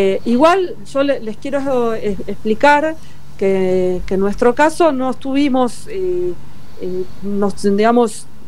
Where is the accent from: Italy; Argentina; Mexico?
Argentina; para los que venimos de Argentina y tenemos que volver